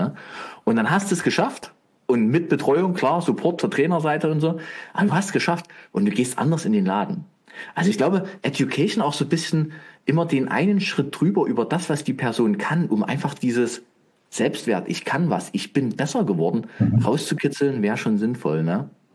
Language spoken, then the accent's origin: German; Dresden, Saxony, Germany; Ich komme ja aus Dresden